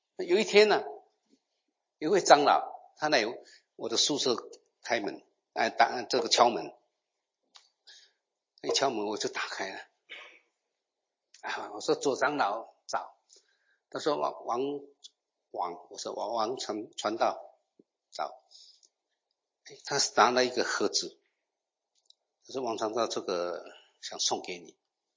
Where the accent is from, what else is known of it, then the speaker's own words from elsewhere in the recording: Taipei, Taiwan; 因为我在台北长大的，去到那乡下的地方，也没有瓦斯烧柴的，煮饭要烧柴。